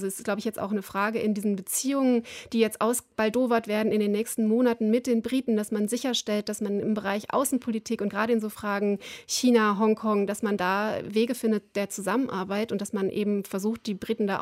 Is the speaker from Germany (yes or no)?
yes; North Rhine-Westphalia, Germany; natürlich Ischgl, aber auch bei uns in Nordrhein-Westfalen ist ja nicht alles so lupenrein gelaufen.